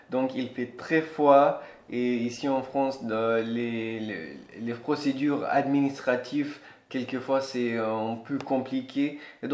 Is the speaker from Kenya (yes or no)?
yes; Kenya; chez nous, au Kenya